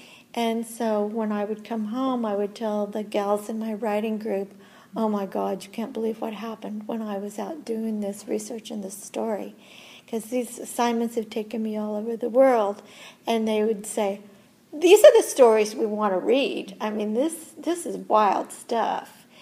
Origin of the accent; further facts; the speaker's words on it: Missouri, United States; Likewise, Mark Twain, who's from my home state of Missouri